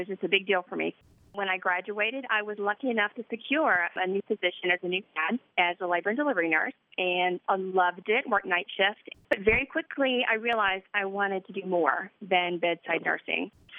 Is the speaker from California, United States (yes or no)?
no; Mobile, Alabama, United States; I'm from Mobile, Alabama, so I'm from the Deep South.